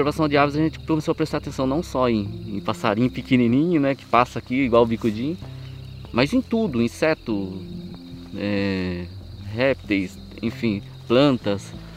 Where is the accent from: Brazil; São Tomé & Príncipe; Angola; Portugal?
Brazil; Salesópolis, São Paulo; Sou nascido, criado em Salesópolis, o caipira da terra.